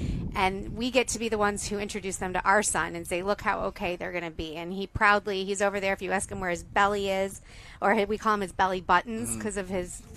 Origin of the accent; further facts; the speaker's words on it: Detroit, Michigan, United States; I'm from Detroit.